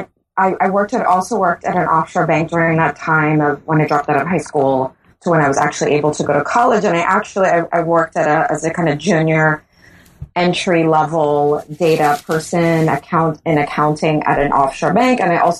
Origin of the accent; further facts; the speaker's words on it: Bahamas; yes, I am born and raised in the Bahamas